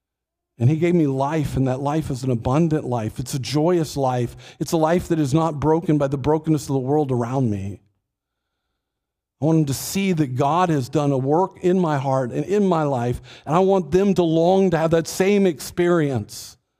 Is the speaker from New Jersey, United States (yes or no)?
no; Texas, United States; I grew up in Texas. I played football. And I'm a generation that if you grew up in Texas, you had to play football or it was a problem, okay?